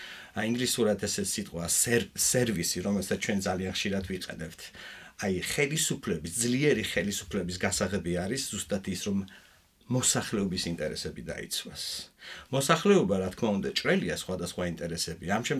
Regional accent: Batumi, Adjara, Georgia; სამი წელი არ ყოფილვარ ბათუმში და ბათუმში გავიზარდე ფაქტიურად, აქ გავატარე ჩემი სტუდენტობა.

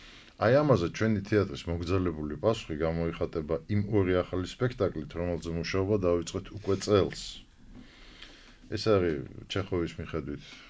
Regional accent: Batumi, Adjara, Georgia; რასაც ჩვენი სახლი ქვია, რასაც ჩვენი მშობლიური ქალაქი, რასაც ჩვენი გადასაღები და უსაყვარლესი ბათუმის მაყურებელი ქვია.

